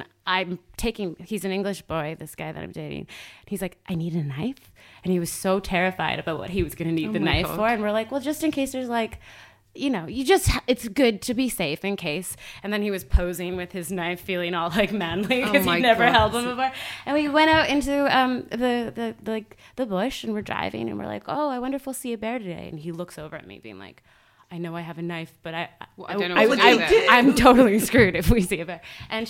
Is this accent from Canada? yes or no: yes; Canada; now in Los Angeles, United States; No, I was raised in Canada.